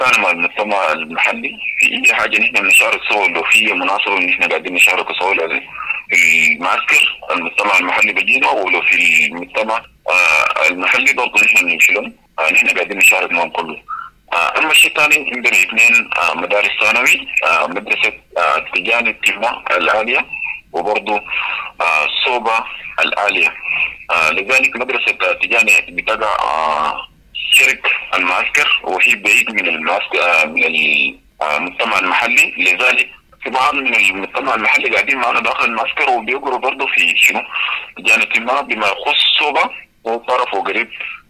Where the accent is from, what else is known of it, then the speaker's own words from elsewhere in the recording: Sudan; now in South Sudan; نحن كسودانيين أو نحن كمجتمع لاجئ متواجد في حول العالم عموما